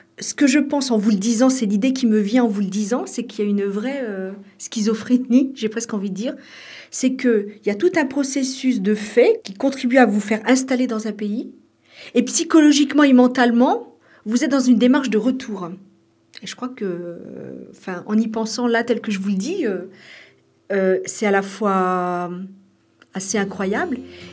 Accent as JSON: {"language": "French", "region": "Île-de-France", "country": "France", "tie": "born there", "lives_now": "Montpellier, France", "said": "je suis née en France il y a quelques années en région parisienne. Et je suis ici à Montpellier depuis 3 ans."}